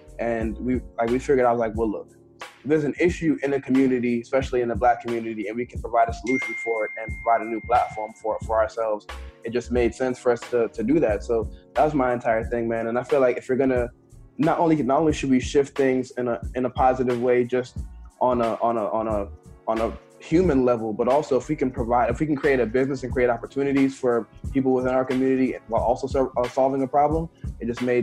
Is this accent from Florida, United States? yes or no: yes; Florida, United States; also born or lived in Jamaica / Los Angeles / Washington, D.C.; I was born in Jamaica. I moved to the United States in 1995. Moved to South Florida. Grew up here from about 1995 to until I say about 2007.